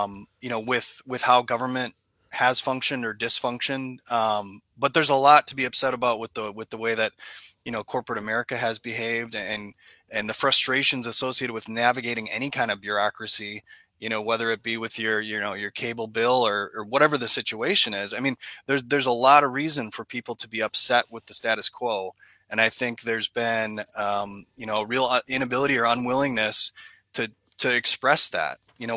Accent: Green Bay, Wisconsin, United States; also born or lived in Madison; Yeah, like I said, born and raised in Green Bay, went down to Madison to go to school, which is really where I developed an interest in politics.

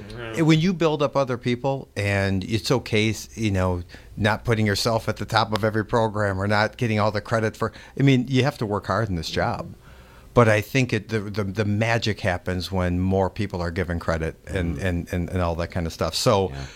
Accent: Appleton, Wisconsin, United States; moved away; And we're both from Appleton, Wisconsin, went to high school, like I said, together.

